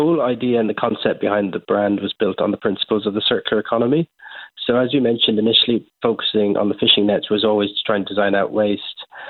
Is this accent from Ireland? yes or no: yes; Kinsale, Munster, Ireland; Yes, so I come from Kinsale. I've grown up here my whole life.